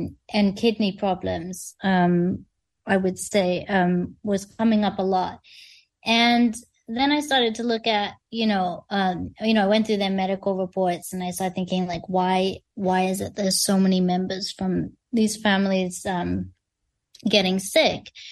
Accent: United Kingdom; I'm saying meters because I'm British

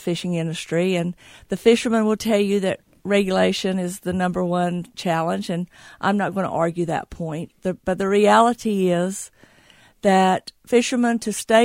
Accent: Harkers Island, North Carolina, United States; I grew up on Harker's Island. My great-grandfather came there in 1903 from Shackelford Banks

